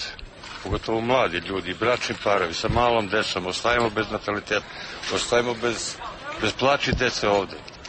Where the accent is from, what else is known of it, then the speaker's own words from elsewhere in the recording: Mijelić, Kosovo; ja sam iz Mijelića prešao ovde u Prilužje, 81. godine, kuća mi gore porušena